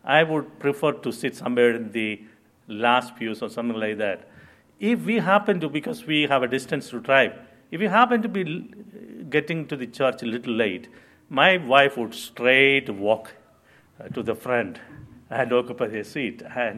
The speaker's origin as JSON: {"language": "English", "region": "Kerala", "country": "India", "said": "although I am originally from Kerala"}